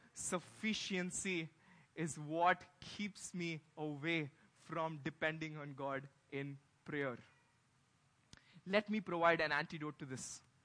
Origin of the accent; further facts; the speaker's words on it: Visakhapatnam, Andhra Pradesh, India; I met Anand in 2011 at a camp in my hometown, Vizag.